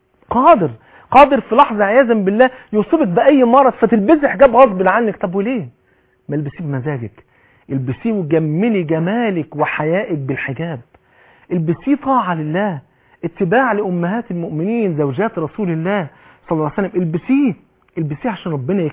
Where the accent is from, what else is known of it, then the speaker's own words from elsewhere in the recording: Egypt; عجب الذنب اللي هي بيسموها عندنا في مصر العصعص